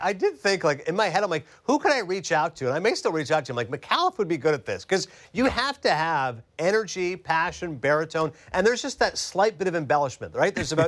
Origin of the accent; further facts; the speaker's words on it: Toronto, Ontario, Canada; we know this growing up in Toronto